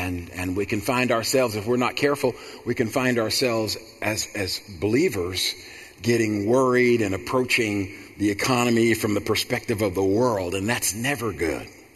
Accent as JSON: {"language": "English", "region": "New Jersey", "country": "United States", "tie": "born or raised there", "said": "I grew up in a different era. Where I grew up in Jersey, nobody had a car."}